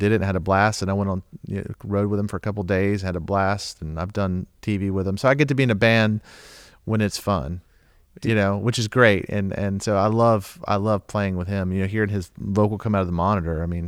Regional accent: Southeast, United States; Because that's exactly how you feel growing up in the Southeast.

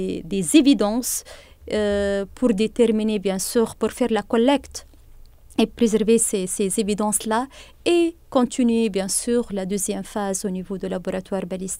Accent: Tunisia; je suis tunisienne

